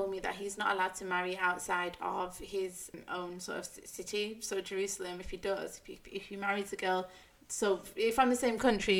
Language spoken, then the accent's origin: English; United Kingdom; But now, we are British.